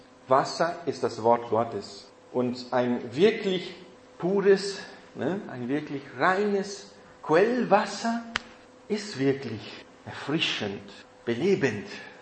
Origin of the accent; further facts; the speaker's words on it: South Brazil, Brazil; in diesem Dorf, wo ich aufgewachsen bin, in Brasilien, in Südbrasilien, in einer deutschen Kolonie, dann war es sehr hügelig. Da gab es hohe Berge in allen Richtungen um uns herum.